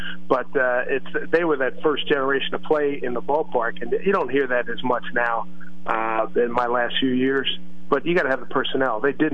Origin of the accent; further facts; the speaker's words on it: Philadelphia, Pennsylvania, United States; I said, "Dude, I'm from Philly.